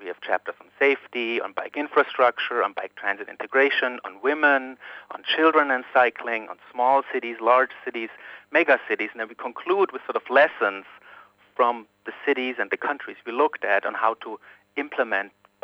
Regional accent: Germany; English is a second language; moved away as an adult; now in United States; as my accent may tell you, I'm originally from Germany, and I'm in the U.S. now for 10, 11 years.

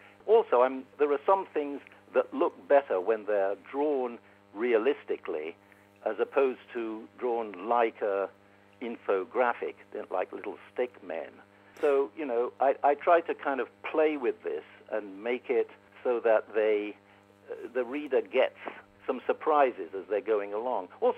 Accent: England, United Kingdom; But I grew up in England with The Goons and with Beyond the Fringe and with Monty Python and people like that.

